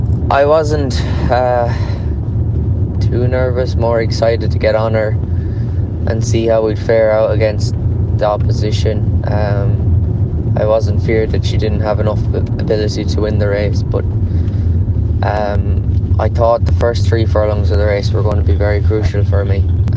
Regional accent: Corofin, Ireland; I grew up in Corrifin. It's a very popular football in part of the country.

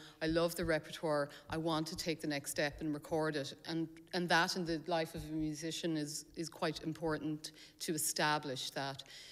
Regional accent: Connacht, Ireland; now in Dublin, Ireland; I arrived in Dublin in the early 90s. I grew up in Mayo

